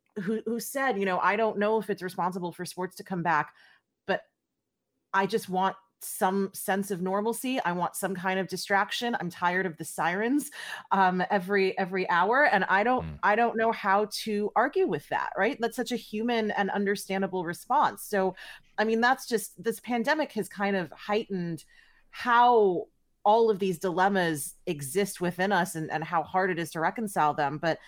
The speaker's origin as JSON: {"language": "English", "town": "New York City", "region": "New York", "country": "United States", "said": "you know, I'm from New York City"}